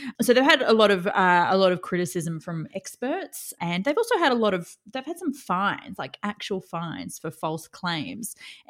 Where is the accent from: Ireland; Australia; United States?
Australia; I'm Australian. I like the heat.